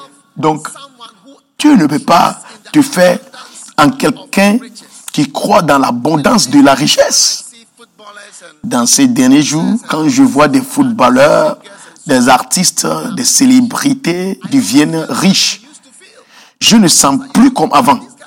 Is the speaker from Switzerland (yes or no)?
no; Jamaica; Comme nous venons de Jamaïque et les Caraïbes, j'ai vu les îles.